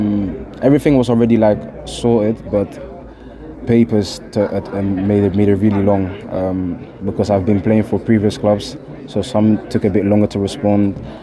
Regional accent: Netherlands; English is a second language; moved away as an adult; also born or lived in England; So basically, I came from Holland. I'm from Holland. Born and raised in Holland.

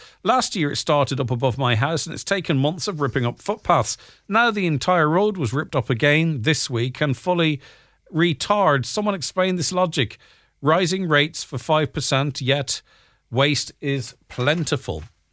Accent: Northern Ireland, United Kingdom; I'm from Northern Ireland.

